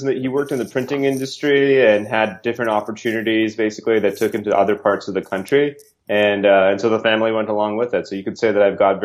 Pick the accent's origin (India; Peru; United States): India; Calcutta, West Bengal; born there; also born or lived in Toronto, Canada; I was born in Calcutta, India, and I didn't really grow up there when I was very, very young right after I was born. So when I was about a year old, my parents moved to Canada and specifically to Toronto.